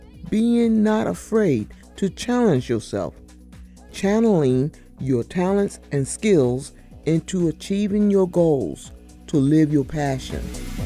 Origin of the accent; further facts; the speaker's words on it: Virginia, United States; Growing up on the Northern Neck, as it probably is for most small town folks, family is everything.